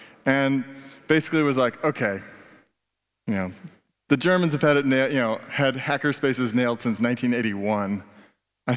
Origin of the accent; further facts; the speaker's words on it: Brooklyn, New York, United States; So I'm from Brooklyn, and we have a manufacturing facility where we have where we pack and ship MakerBots and send them around the world.